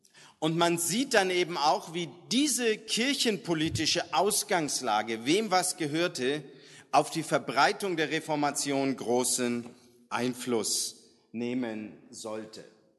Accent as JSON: {"language": "German", "region": "Lower Austria", "country": "Austria", "said": "bei uns in Niederösterreich"}